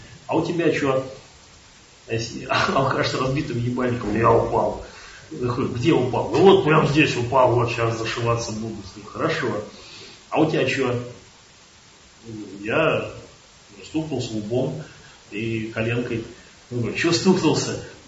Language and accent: Russian; Ryazan, Ryazan Oblast, Russia; Я вот из Рязани.